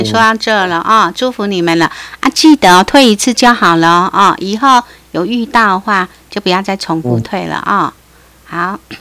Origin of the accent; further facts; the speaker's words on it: Fujian, China; 我是南方人，福建的。